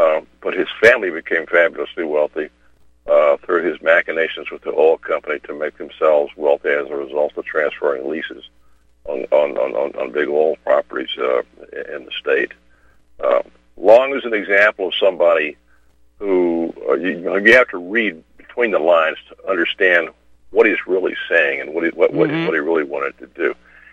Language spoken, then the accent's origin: English; Louisiana, United States; He was so vindictive that I grew up in St. Landry Parish, Louisiana.